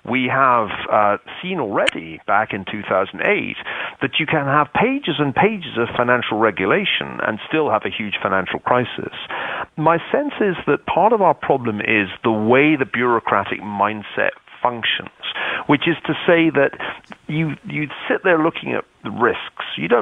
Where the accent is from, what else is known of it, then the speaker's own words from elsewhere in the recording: United Kingdom; And being British, I had to look up what SOL means